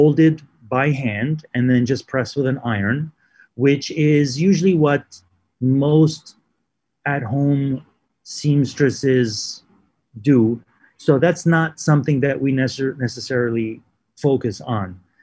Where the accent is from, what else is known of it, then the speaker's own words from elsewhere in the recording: New York, United States; also born or lived in Lebanon; Yes, I was born in Lebanon and I moved to New York when I was, I think, 5 years old or something like that.